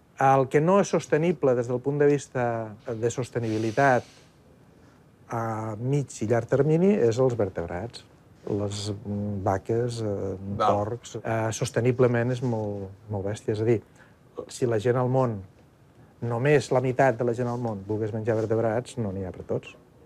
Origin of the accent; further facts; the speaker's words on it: Bellcaire d'Urgell, Catalonia, Spain; Jo soc de Bellcaire de Lleida, per tant, i me'ls menjo.